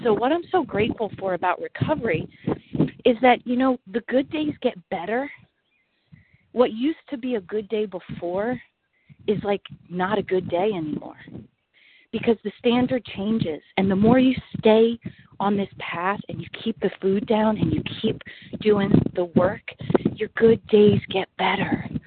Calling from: Greenville, South Carolina, United States; I am calling from Greenville, South Carolina.

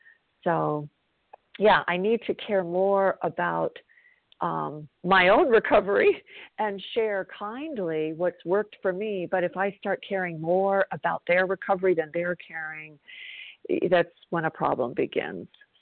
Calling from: South Carolina, United States; I'm calling from South Carolina

